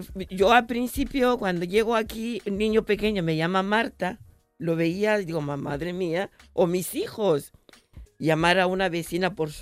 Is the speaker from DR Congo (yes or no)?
yes; Kipushi, Haut-Katanga, DR Congo; first language Swahili; Spanish is a second language; Yo, por ejemplo, soy Baluba, pero nací en Kipushi, que es la parte de Katanga en el sur.